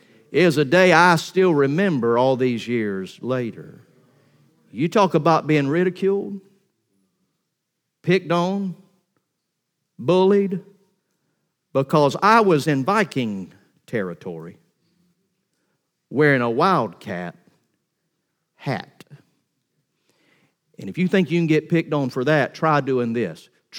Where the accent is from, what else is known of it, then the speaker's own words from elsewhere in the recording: Valdosta, Georgia, United States; I was raised in Valdosta, Georgia